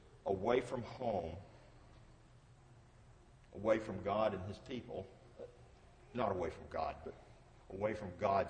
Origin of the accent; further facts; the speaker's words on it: Alabama, United States; where I was raised in North Alabama, in the mountainside, not the farm side, we were hillbillies, Jeff, so we're over the Lookout Mountain area.